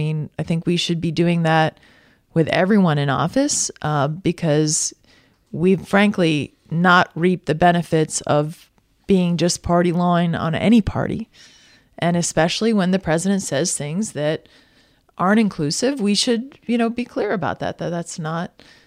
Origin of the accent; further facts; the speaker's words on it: United States; And I, as an American, I want to see him succeed.